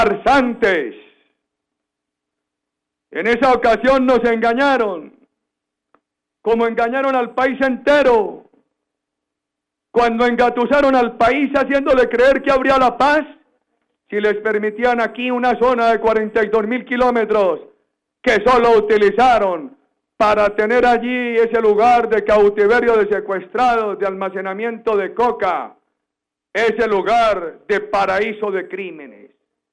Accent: Colombia; estoy muy mal acostumbrado porque vengo de Colombia. Si viniera de otra parte, seguramente me descrestarían. Pero es que vengo de Colombia.

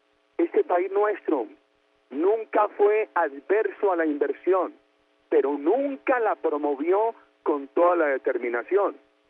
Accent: Colombia; como cualquier colombiano puede, tiene el derecho a decir lo contrario

